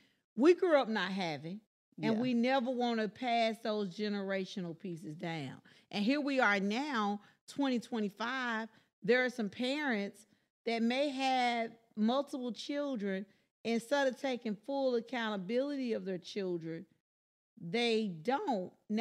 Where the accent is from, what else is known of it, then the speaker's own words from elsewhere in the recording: Memphis, Tennessee, United States; I grew up in North Memphis. We didn't have a lot. We had nothing. I mean, we were poor, right?